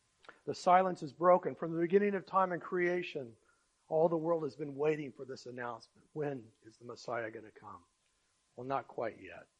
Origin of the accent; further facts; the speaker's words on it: Oklahoma, United States; I'm from Oklahoma, so.